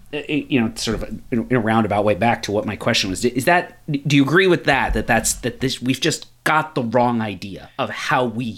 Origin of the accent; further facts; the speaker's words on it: United States; a lot of the major sports I grew up with here in the United States